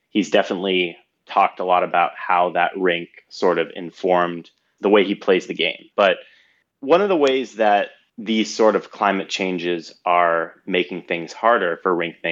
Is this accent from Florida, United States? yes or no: yes; Florida, United States; I'm from Florida. Sea level rise is definitely posing a threat to Florida.